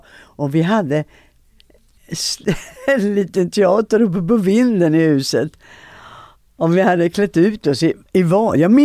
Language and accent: Swedish; Landskrona, Skåne, Sweden; now in Stockholm, Sweden; Liten småstad. Underbar stad att växa upp i.